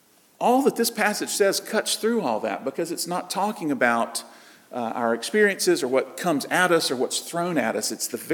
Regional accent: South Carolina, United States; I'm a guy from South Carolina. You know, I'm married, I have three children.

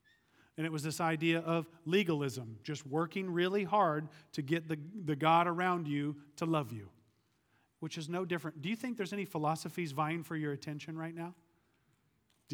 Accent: Oklahoma, United States; one of the things I loved about storms growing up in Oklahoma, because we had some doozies, was sitting on the porch with my dad.

